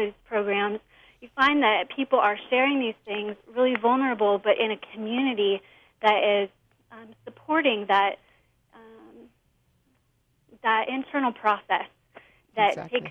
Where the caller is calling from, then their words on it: Los Osos, California, United States; I'm calling from Los Osos.